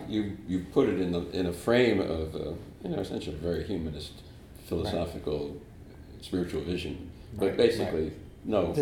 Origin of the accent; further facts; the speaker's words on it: Racine, Wisconsin, United States; My language on this is, I'm from Racine, Wisconsin.